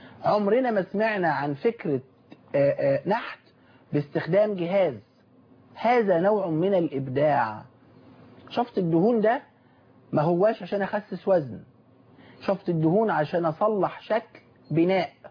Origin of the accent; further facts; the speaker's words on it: Damietta, Damietta Governorate, Egypt; انا لاني اصلي من دمياط ويشرفني ويسعدني ويكبرني ويجعلني من اهل القمة اني من هناك حيث أهلي وأحبتي وناسي